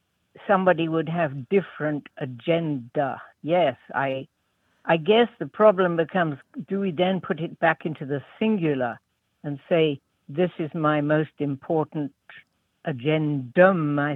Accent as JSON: {"language": "English", "region": "London", "country": "United Kingdom", "tie": "born or raised there", "also_born_or_lived": "Belgium / Sweden / Finland", "said": "I was born in London, in England, and I had a pretty multilingual education in Belgium, Sweden, and Finland for the first 11 years of my life. And then I was back in Britain"}